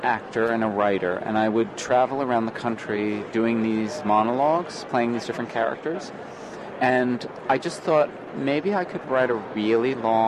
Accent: New Jersey, United States; And I come from New Jersey, so it seemed like a logical setting to set it in New Jersey.

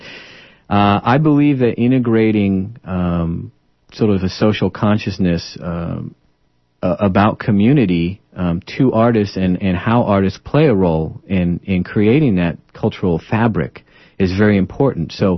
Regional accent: Pennsylvania, United States; now in Portland, United States; So to start, yes, I am from Pennsylvania. I did come out to Oregon. I attended college at Eastern Oregon University.

